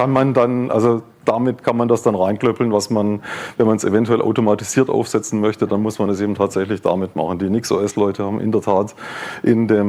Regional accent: Baden-Württemberg, Germany; ich bin Schwabe, Württemberger, wir sind sparsam.

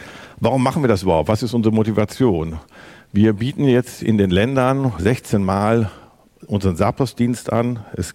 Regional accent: Schleswig-Holstein, Germany; ich komme aus Schleswig-Holstein

